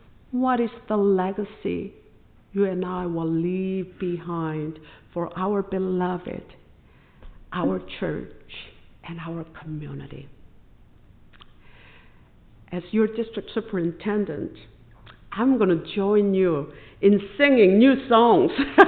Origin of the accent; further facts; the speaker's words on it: South Korea; I can't wait to revisit my home country where I discovered Jesus' amazing love for me and dreamed with God and learned to act in bold faith.